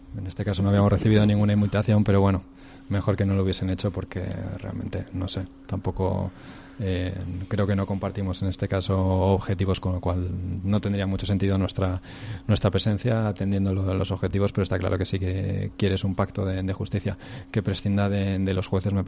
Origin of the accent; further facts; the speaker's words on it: Santander, Cantabria, Spain; soy de Santander, llevo 9 años ejerciendo aquí en Cataluña